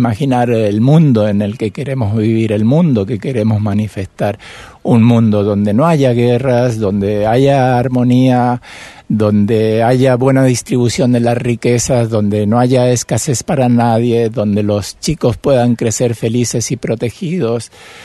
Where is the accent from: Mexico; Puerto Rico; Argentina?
Argentina; now in Auroville, India; soy de Argentina. Vivo en Auroville desde hace 10 años